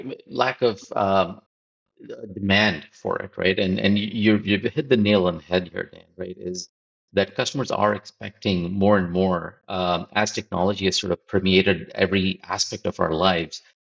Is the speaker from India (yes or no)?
yes; India; Growing up in India, cricket's big there.